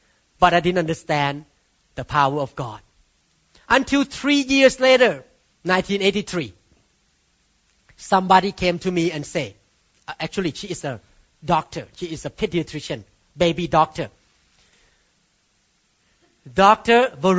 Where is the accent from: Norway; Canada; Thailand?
Thailand; I don't want to mention the name. You can guess because I came from Thailand.